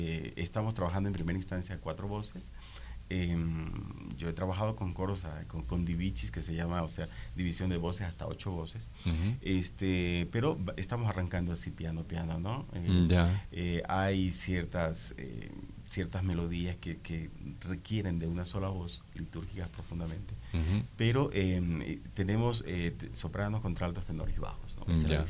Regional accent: Machala, El Oro, Ecuador; also born or lived in Cuenca, Ecuador / Havana, Cuba; Yo soy de Machala, estudié música en Cuenca

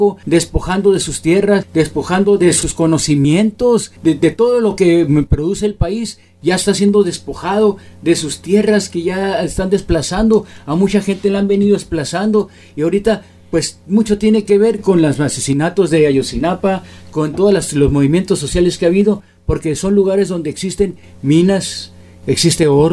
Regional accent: Mexico; porque eso es lo que nosotros somos los mexicanos.

